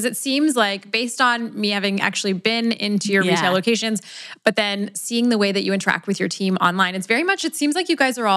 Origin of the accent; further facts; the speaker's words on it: Sarnia, Ontario, Canada; Woo! That's where I grew up. Shout out to Sarnia.